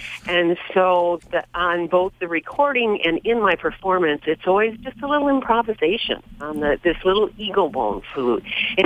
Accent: Holland, Michigan, United States; moved away as an adult; also born or lived in San Francisco / Seattle / Alaska; I grew up in Holland, Michigan.

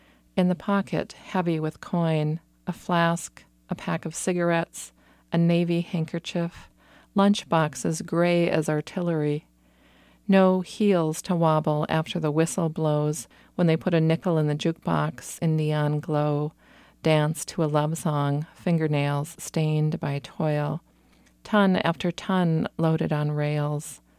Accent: Minnesota, United States; now in Duluth, United States; I'm a poet and writer. I live in Duluth, and I grew up on the Iron Range.

